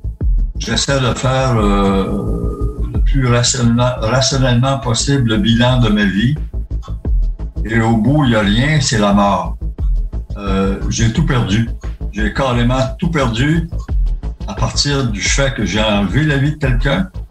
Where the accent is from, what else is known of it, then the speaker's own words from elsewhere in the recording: Quebec, Canada; je suis gaspésien